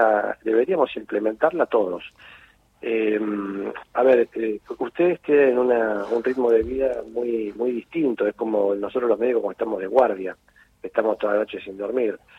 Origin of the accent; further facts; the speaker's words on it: Argentina; nosotros como en Argentina tenemos una conducta que es la nuestra